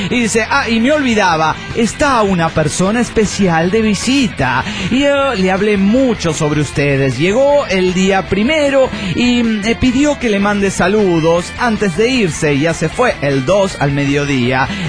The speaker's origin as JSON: {"language": "Spanish", "town": "Punata", "region": "Cochabamba", "country": "Bolivia", "tie": "born or raised there", "said": "quien falleció el mes de mayo de este año, en mi pueblo, Punata."}